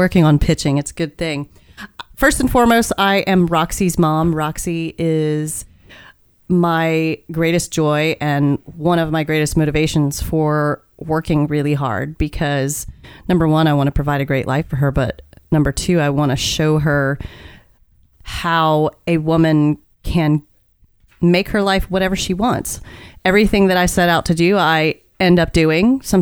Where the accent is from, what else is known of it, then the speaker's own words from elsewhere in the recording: Martinsville, Virginia, United States; born there; I was born in Martinsville, Virginia, to a large family.